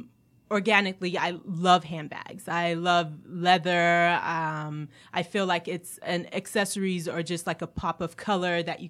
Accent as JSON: {"language": "English", "country": "Nigeria", "said": "and I'm originally from Nigeria"}